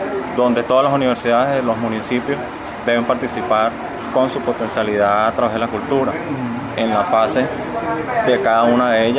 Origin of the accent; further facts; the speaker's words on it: Venezuela; Nuestro deber como venezolano, nacionalista, tradicionalista, bolivariano